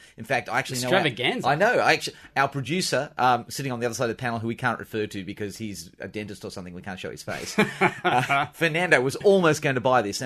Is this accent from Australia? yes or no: yes; Australia; It's very hard as an Australian not to feel something about Gallipoli.